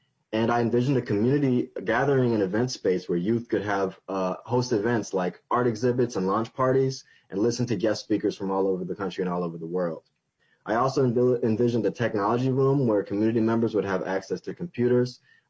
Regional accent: Minneapolis, Minnesota, United States; I'm 22 years old, and I grew up in the Longfellow neighborhood, four blocks away from the 3rd Precinct, and I graduated from South High School in 2016.

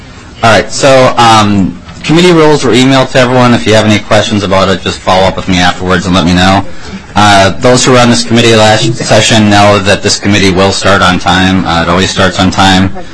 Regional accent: Farmington, United States; I'm from Farmington

